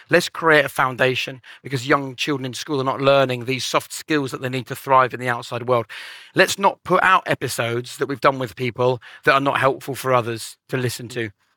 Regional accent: East of England, United Kingdom; I grew up in Norfolk in a little village just south of Norwich.

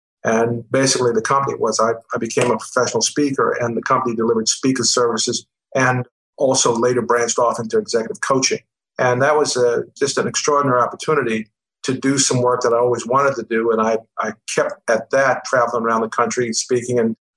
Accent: Baltimore, Maryland, United States; Well, I'm originally from Baltimore.

